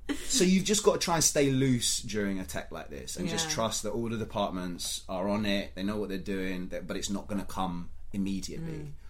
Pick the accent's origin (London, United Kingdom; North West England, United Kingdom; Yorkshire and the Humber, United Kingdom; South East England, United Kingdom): London, United Kingdom; Hackney; I have, you know, a mixed background. I'm from London, I'm Hackney, but also my mum is from Iran